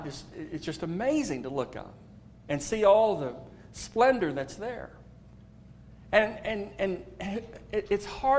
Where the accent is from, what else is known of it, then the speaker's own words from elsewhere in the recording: Texas, United States; When I grew up in Texas outside of Houston